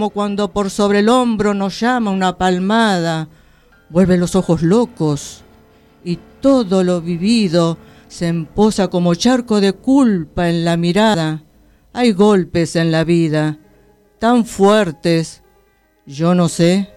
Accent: Monte Grande, Buenos Aires Province, Argentina; born there; Nací en Monte Grande, en la provincia de Buenos Aires. Es ajá. la zona sur. Allí nací yo.

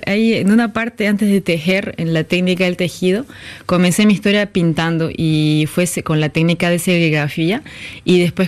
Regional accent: Bolivia; born there; qué maravillosa oportunidad de haber nacido en este país, en esta ciudad.

